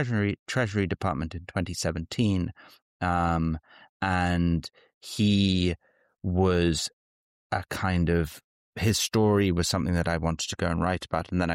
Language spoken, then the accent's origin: English; Greece; And my family is from Greece. I'm from Greece.